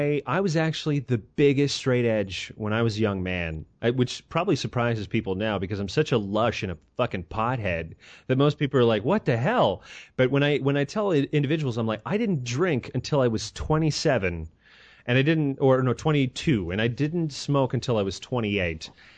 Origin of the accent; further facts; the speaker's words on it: Montreal, Quebec, Canada; you know, I come from Montreal, and in Montreal, if you cross the road when you're not supposed to, you will get run over.